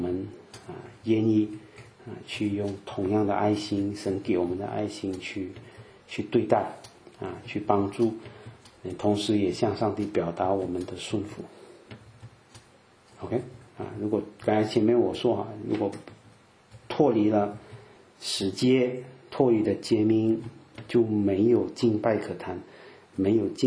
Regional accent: Malaysia; 我是华侨马来西亚，

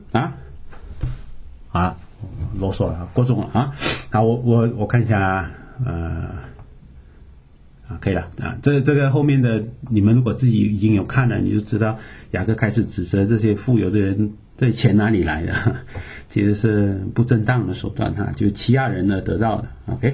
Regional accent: Canada; 我们从加拿大来，根本不知道什么叫欧元

